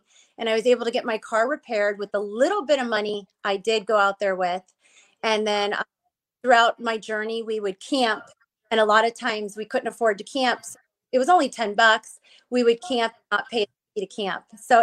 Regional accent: Youngstown, Ohio, United States; A lot of people think I'm from Lowville, Ohio, but I'm from Youngstown. I was an open enrollment student at Lowville High School

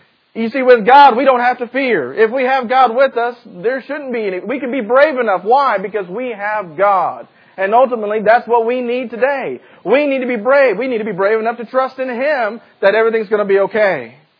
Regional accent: United States; And I do talk fast, maybe because I'm from Missouri, Arkansas.

